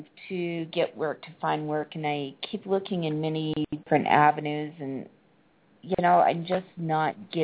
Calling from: Colorado, United States; I am calling from Colorado.

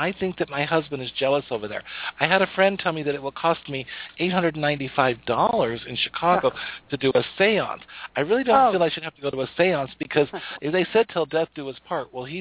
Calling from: Canada; I am from Canada, and I was very excited to find out you have a show.

